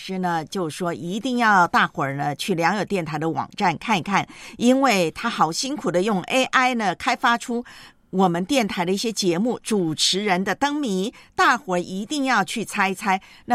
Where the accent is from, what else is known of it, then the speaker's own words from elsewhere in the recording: Taiwan; now in Hong Kong; 因为呢，今天在我的老家呢，台湾呢是假日